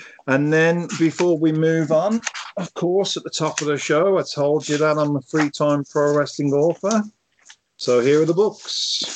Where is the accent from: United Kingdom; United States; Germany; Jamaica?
United Kingdom; Birmingham, West Midlands; in the wonderful city of my hometown, Birmingham, England